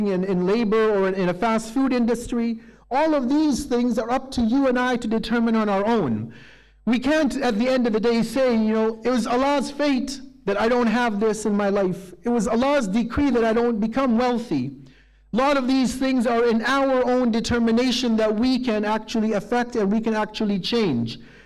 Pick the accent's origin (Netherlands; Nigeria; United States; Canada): Canada; born there; I was born in Canada.